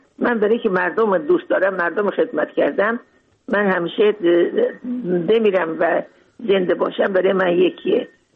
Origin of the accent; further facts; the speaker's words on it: Mashhad, Razavi Khorasan, Iran; من تازه تولد شده بودم، من بردم به ایران، کوچیک بودم. اونجا در مشهد بزرگ شدم.